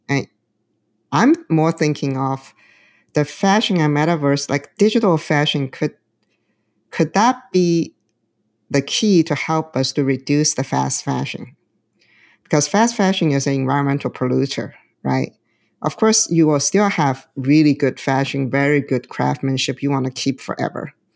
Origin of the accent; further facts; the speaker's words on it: China; now in United States; I grew up in China. I come to the United States.